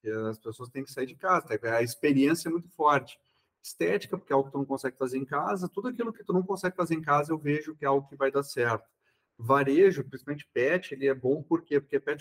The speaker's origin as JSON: {"language": "Portuguese", "town": "Porto Alegre", "region": "Rio Grande do Sul", "country": "Brazil", "tie": "born or raised there", "said": "quando era pequeno, eu me criei no Passo da Areia, no bairro Operário."}